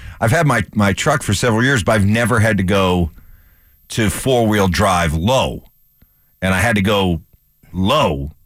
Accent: New Hampshire, United States; Oh, I grew up in New Hampshire and went to Syracuse.

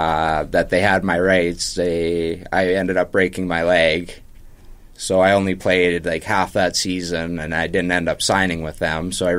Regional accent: Bethune, Saskatchewan, Canada; I grew up playing in Bethune up until my, Bantam year, which I would have been 14, I guess, and then moved away. I went to Moose Jaw, Saskatchewan, and played my second year Bantam there.

